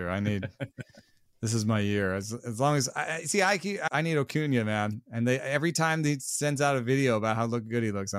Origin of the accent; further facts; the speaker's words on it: Jamaica; born there; I was born in Jamaica, and there's something very similar about Hawaii when I land.